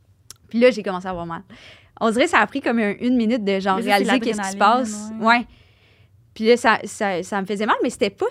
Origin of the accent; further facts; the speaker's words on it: Lévis, Quebec, Canada; born there; Je suis née à Lévis.